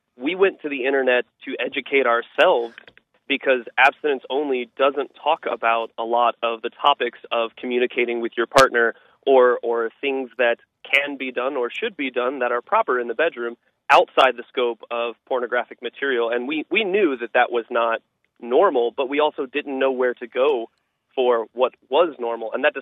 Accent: Indiana, United States; because I grew up in Indiana where it's abstinence only

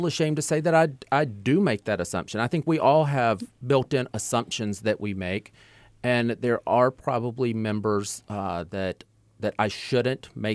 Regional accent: Missouri, United States; I grew up in Southeast Missouri on a farm in the Boot Hill, and things are much different today.

